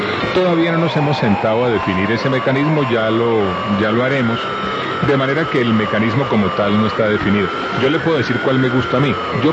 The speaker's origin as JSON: {"language": "Spanish", "country": "Colombia", "said": "Mire, yo como colombiano veo con inmensa preocupación lo que nos está pasando."}